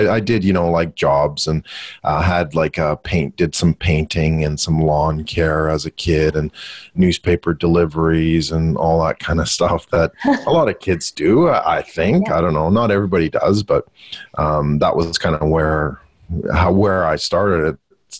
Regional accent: Canada; Typically, as you can tell from my accent, I'm Canadian, not American, as most people would allude to. So I originate from Canada, as I like to affectionately call it. But I spend time between Australia and Canada and the US as well, fairly regularly.

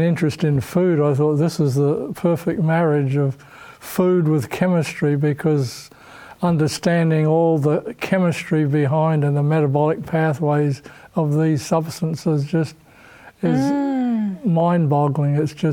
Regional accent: Australia; accent: Aussie; And my Aussie accent or what, I don't know, but they advertise it as phytochemicals.

